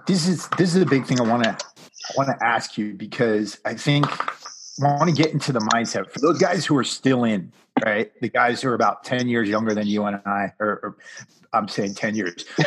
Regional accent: Connecticut, United States; I came from New England, right? And in New England, joining the military is an act of revolt

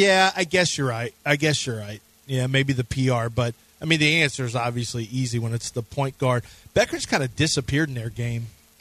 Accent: United States; I'm American. I'm not German.

